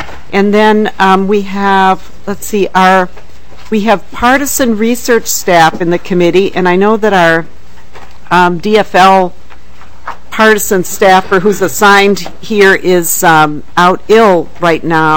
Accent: Rochester, United States; from Rochester

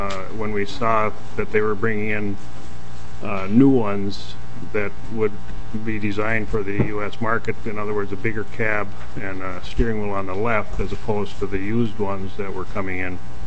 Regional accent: Swanville, Minnesota, United States; from Swanville, Minnesota.

